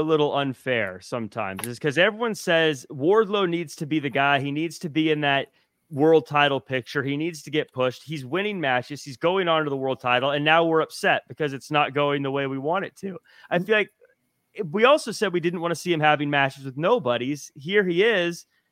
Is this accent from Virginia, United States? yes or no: no; Tacoma, Washington, United States; And as a Tacoma guy, I'm from Tacoma.